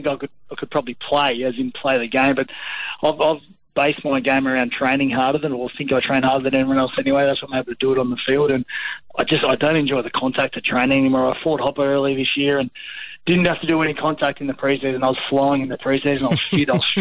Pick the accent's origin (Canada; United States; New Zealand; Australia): Australia; New South Wales; Yeah, I grew up in Western Sydney